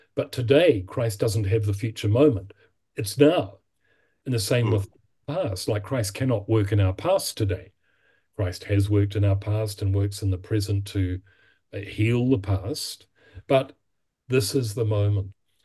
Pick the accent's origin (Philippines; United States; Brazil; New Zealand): New Zealand; because I'm from New Zealand and I don't have to be Mr. President.